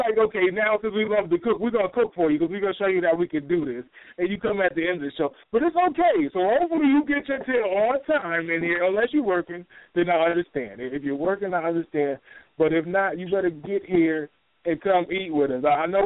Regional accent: Connecticut, United States; I'm from Connecticut, but I'm a Minnesota Twins fan

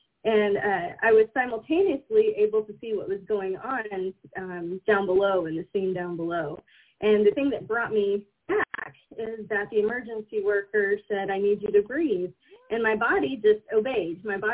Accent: Austin, Texas, United States; born there; Like you said, you know, Texas to the bone. I was born in Austin. My practice is in Austin.

